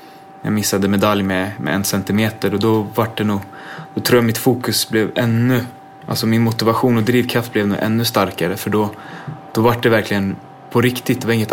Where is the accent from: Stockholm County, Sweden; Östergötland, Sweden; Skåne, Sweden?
Stockholm County, Sweden; Fittja; när jag växte upp ute i Fittja då.